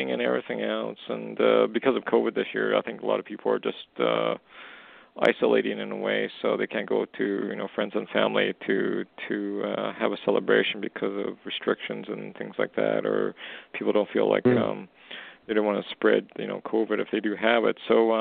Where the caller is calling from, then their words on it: Canada; calling from Canada.